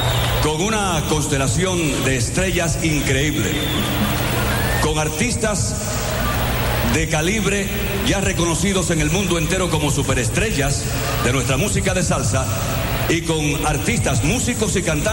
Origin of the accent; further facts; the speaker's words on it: Puerto Rico; vengo de New York, puertorriqueño.